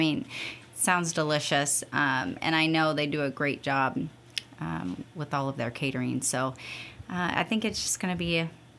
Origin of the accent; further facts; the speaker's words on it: Clarinda, Iowa, United States; within my hometown of Clarinda, Iowa